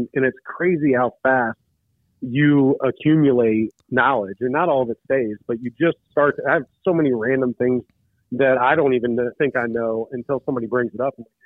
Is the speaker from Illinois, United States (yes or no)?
yes; Illinois, United States; So I grew up in Illinois. I could come home and watch the pregame and watch the game while I was doing my homework.